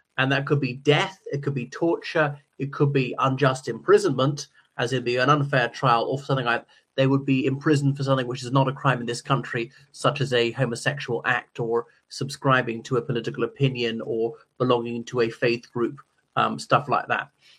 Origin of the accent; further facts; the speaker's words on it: Ireland; o everyone … from Ireland.